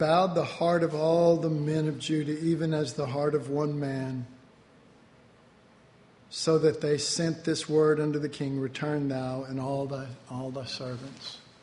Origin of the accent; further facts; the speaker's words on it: Dallas, Texas, United States; Again, I was born in Oak Cliff or raised, you know.